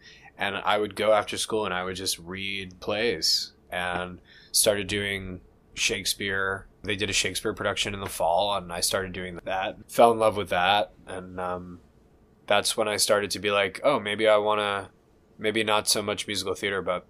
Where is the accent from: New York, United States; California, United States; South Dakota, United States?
New York, United States; because I grew up in Long Island.